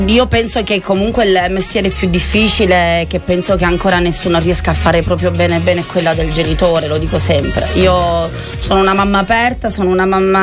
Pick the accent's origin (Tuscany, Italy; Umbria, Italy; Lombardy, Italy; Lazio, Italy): Tuscany, Italy; born there; io sono nata in Toscana, quindi la Toscana, l'Emilia Romagna sono un po' le regioni del ballo liscio, delle balere.